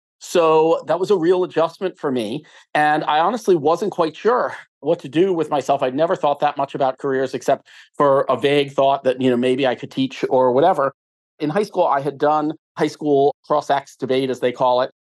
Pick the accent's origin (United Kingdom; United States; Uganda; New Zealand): United States; Philadelphia, Pennsylvania; I grew up in Philadelphia, and I was really interested in math when I was a kid.